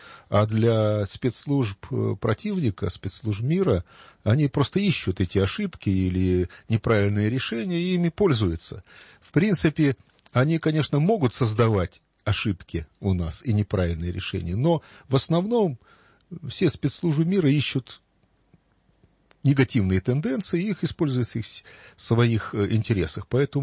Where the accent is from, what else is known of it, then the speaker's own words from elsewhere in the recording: Moscow, Russia; а мы, москвичи, избалованные и очень горделивые такие люди